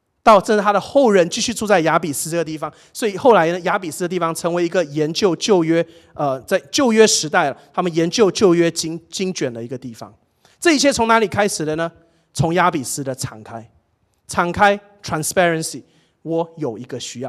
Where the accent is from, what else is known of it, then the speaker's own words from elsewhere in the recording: Malaysia; 我从小在马来西亚，我的教会就教我这三件事情